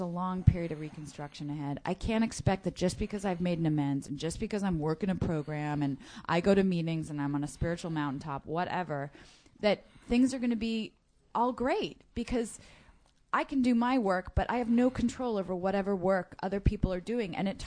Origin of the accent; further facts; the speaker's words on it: United States; Yeah, I'm from Washington, go figure, but suddenly I'm a Brooklyn farmer.